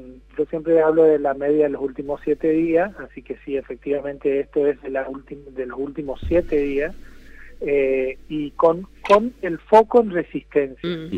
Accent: Corrientes, Argentina; yo soy correntino y me preocupa muchísimo la situación de Corrientes

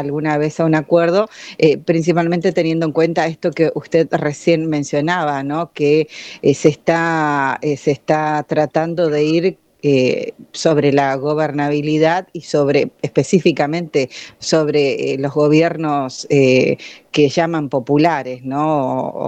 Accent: Argentina; somos los argentinos que votamos y que votamos salir del macrismo

